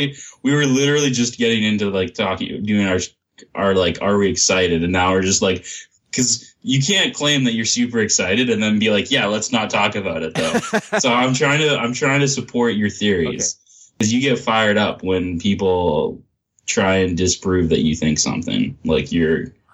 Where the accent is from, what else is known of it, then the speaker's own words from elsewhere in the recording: Philadelphia, Pennsylvania, United States; We're from Philly.